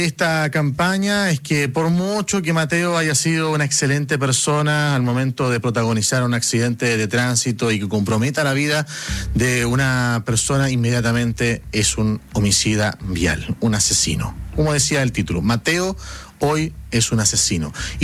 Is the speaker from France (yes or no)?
no; Chile